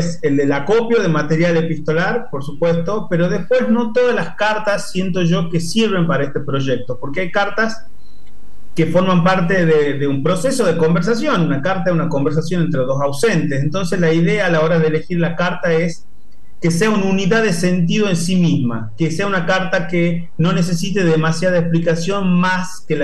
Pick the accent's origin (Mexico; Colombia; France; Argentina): Argentina; Tucumán; accent: Tucumán tonada; moved away as an adult; now in Buenos Aires, Argentina; Yo soy tucumano, pero vivo en Buenos Aires desde hace casi 20 años. Llegué en el año 2003, así que estoy hace mucho tiempo, pero la tonada es algo que se mantiene de manera firme